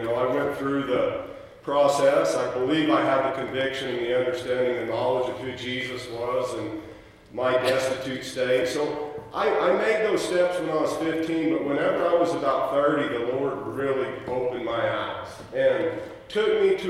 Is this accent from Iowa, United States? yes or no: no; New Mexico, United States; I'm born and raised in New Mexico, the son of a sawmiller, raised in a sawdust pile in the log woods